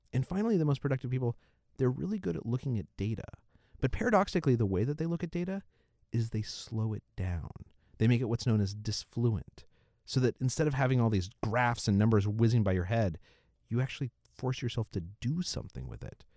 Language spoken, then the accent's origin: English; Albuquerque, New Mexico, United States; now in New York City, United States; Now, I grew up in New Mexico, in Albuquerque, and I now live in New York City.